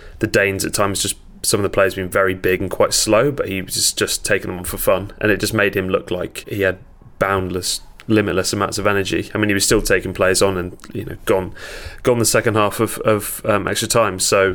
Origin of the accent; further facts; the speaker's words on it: England, United Kingdom; I'm English